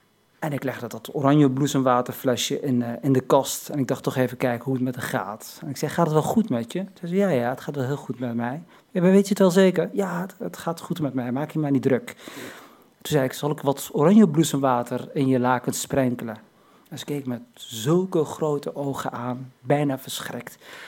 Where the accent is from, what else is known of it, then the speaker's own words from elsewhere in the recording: Morocco; Maar ik wil wel benadrukken, ik ben geen Turk, maar een Marokkaan.